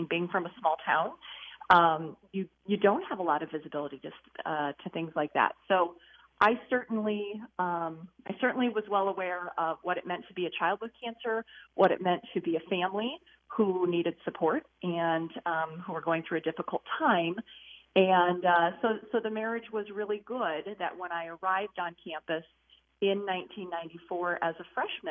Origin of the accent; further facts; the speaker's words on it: Garner, Iowa, United States; So I'm from North Central Iowa, Garner, Iowa.